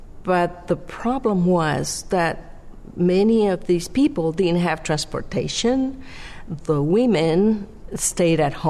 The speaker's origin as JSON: {"language": "English", "region": "La Paz", "country": "Bolivia", "tie": "born or raised there", "said": "I was raised in La Paz, Bolivia, in a very traditional household."}